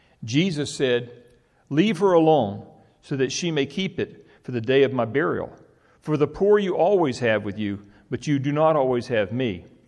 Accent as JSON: {"language": "English", "town": "Savannah", "region": "Georgia", "country": "United States", "tie": "born or raised there", "said": "Now, I grew up in Savannah, Georgia, and … was in Swainsboro, Georgia."}